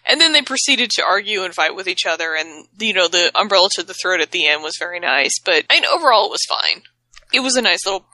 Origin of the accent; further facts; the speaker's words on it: United States; I'm American. We're uncouth.